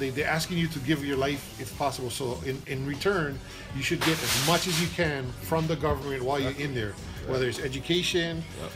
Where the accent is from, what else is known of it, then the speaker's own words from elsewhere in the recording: Hawaii, United States; because as a Hawaiian, we're still looking for our independence.